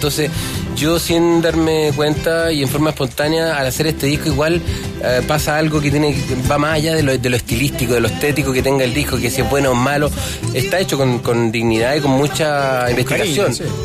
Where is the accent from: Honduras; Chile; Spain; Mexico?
Chile; como músicos chilenos nos podemos reencontrar con algo que muchos músicos tenemos extraviado